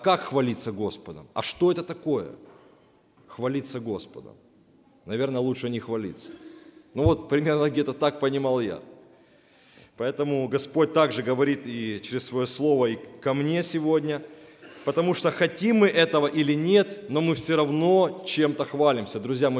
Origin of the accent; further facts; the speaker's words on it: Mykolaiv, Mykolaiv Oblast, Ukraine; born there; now in Zhytomyr, Ukraine; я родился в Николаеве, но уже 8 лет живу в Житомире. Такая молодая семья у меня, жена из Житомира.